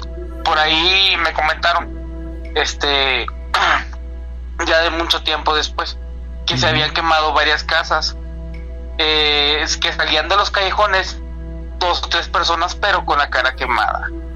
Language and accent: Spanish; Piedras Negras, Coahuila, Mexico; Bueno, yo soy originario de Piedras Negras. Yo me crié cerca de lo que es el río Bravo, entre la frontera con Estados Unidos.